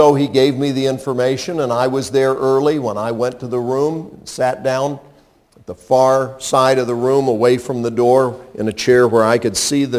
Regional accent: North Carolina, United States; also born or lived in Illinois; Well, what if I told you I was born right outside Chicago and didn't move to North Carolina until I was 7 years old?

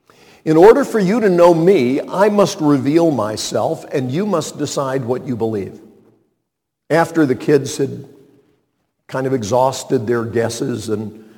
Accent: North Carolina, United States; And I pulled out my driver's license, and it had my name, and it had my birth date, and it said I was from North Carolina.

